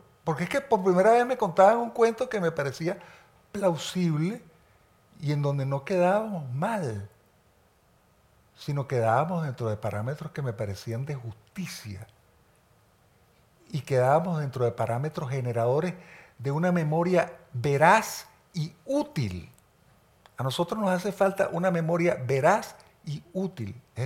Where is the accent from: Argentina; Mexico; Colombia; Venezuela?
Venezuela; Te lo digo yo, que soy venezolano y que soy un fruto cabal de aquello.